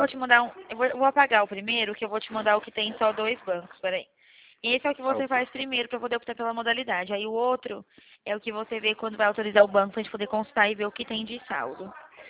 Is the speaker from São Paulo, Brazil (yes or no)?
yes; Bebedouro, São Paulo, Brazil; de Bebedouro, a cidade é Bebedouro, no estado de São Paulo.